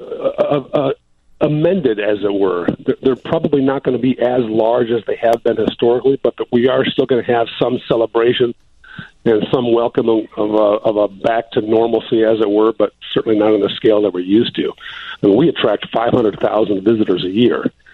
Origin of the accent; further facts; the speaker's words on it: Oak Park, Illinois, United States; born there; Born in Oak Park.